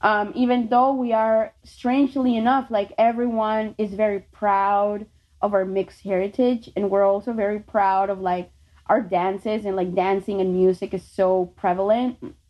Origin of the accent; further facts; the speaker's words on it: Barranquilla, Atlántico, Colombia; I'm from the North Coast, which is mainly black. I'm from Barranquilla, which is, you know, like an hour, it's like a 40-minute drive from Barranquilla to Cartagena.